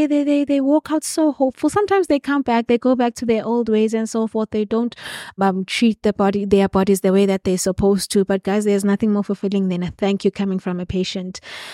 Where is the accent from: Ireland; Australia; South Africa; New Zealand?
South Africa; Eastern Cape; So technically, I grew up here, I studied here, I worked here.